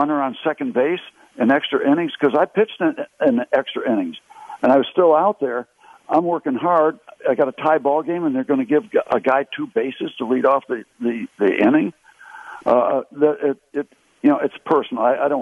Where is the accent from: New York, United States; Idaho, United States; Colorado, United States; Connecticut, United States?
Connecticut, United States